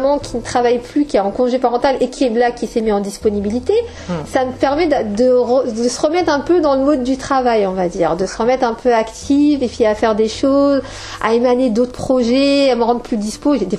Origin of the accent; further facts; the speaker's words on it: Allonnes, Pays de la Loire, France; moi je suis d'Allonne, je suis née au Mans.